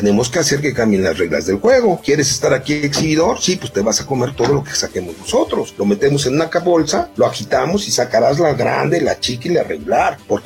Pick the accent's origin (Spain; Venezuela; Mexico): Mexico; pues a nosotros como mexicanos, pues nos dan unas, te cobran 30 y 60.